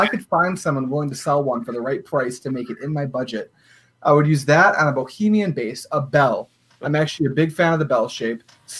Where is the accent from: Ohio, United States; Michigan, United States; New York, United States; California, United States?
Michigan, United States; I'm from Michigan. We like mumble over our words so much here.